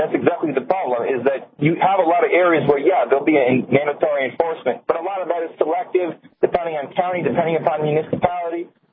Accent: Agawam, Massachusetts, United States; I grew up in Massachusetts.

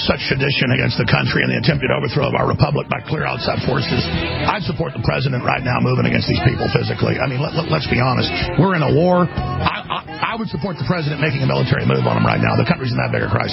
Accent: Texas, United States; then it doesn't sound like I'm from Texas, because I'm just shows how your speech patterns change as your job changes.

